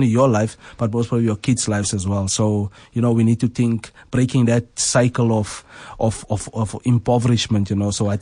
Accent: Westbury, Gauteng, South Africa; I'm actually from Westbury.

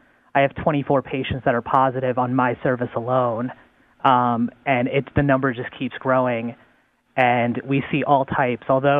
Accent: Florida, United States; funny enough, I'm from South Florida.

